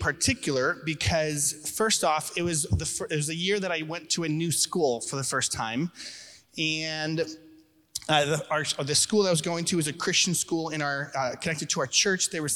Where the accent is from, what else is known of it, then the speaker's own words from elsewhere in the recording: Ukraine; now in United States; And I didn't grow up in the U.S. I grew up in Ukraine.